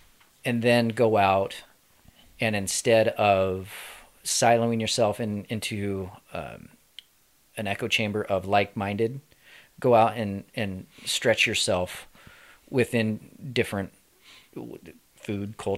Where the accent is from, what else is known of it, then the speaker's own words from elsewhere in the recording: Spokane Valley, Washington, United States; also born or lived in Sandpoint, Idaho; Like, I have 20 years in Spokane, and I have 20 years in Sandpoint. I do not have a diverse cultured path. I grew up in Sandpoint is a lot like how I grew up in Spokane Valley.